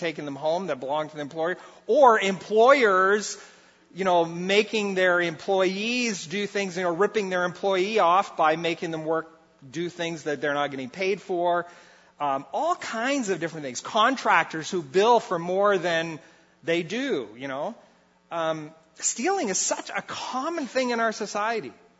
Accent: Brazil; I think probably because I grew up in Brazil

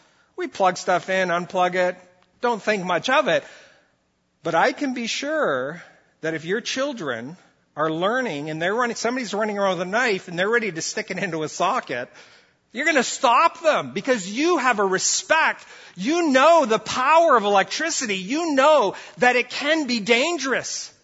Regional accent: Brazil; I grew up in Brazil

